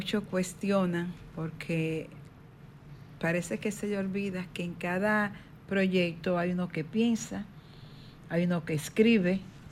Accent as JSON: {"language": "Spanish", "country": "Dominican Republic", "said": "que no somos ni de allá ni de acá, que somos de aquí, que somos dominicanos, que nos sentimos orgullosos de esa bandera tricolor"}